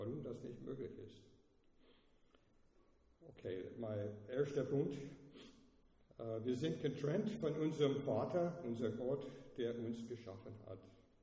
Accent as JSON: {"language": "German", "country": "United States", "also_born_or_lived": "Austria", "second_language": "German", "moved": "as an adult", "lives_now": "Switzerland", "said": "ich bin ein Amerikaner, es kommt durch, ne, durch meine Sprache"}